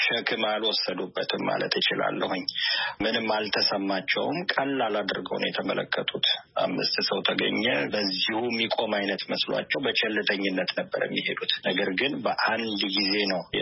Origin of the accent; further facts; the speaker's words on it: Jimma, Oromia, Ethiopia; moved away as an adult; now in Italy; አማርኛ የለመድኩት እንግዲህ የተወለድኩት በኢትዮጵያ ጅማ ከተማ ላይ ነው። እዛ ተወልጄ ነው ያደግኩት። እስከ 22 ዓመት አካባቢ እዛ ኖሬ ያለሁኝ። ከዚያ በኋላ ነው እንግዲህ ወደዚህ በሚሊተሪ ሰርቪስ የመጣሁት።